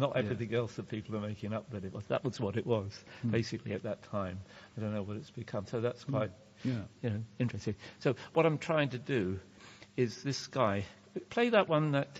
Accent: Southall, London, United Kingdom; born there; I was born in Southall, and the next town over is Hayes

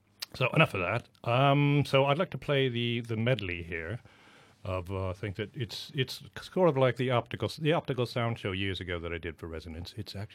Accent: Camberwell, London, United Kingdom; I'm from Camberwell.

